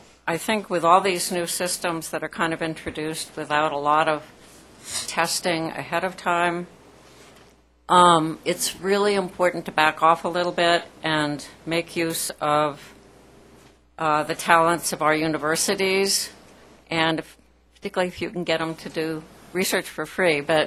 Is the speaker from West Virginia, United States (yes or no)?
no; Boulder, Colorado, United States; I'm from Boulder, Colorado